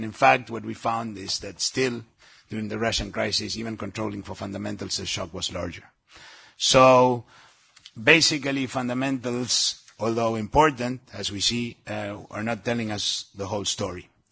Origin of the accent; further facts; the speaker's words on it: Uruguay; I'm from Uruguay, so no crowding out.